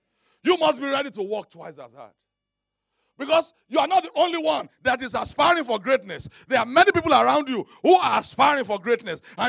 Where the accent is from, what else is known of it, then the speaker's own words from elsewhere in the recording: Nigeria; And I come from Nigeria.